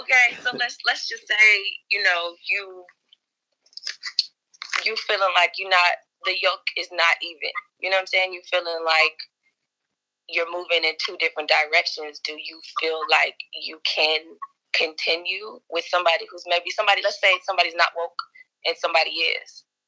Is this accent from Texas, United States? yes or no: yes; Dallas, Texas, United States; I'm here in Austin. I'm from Dallas.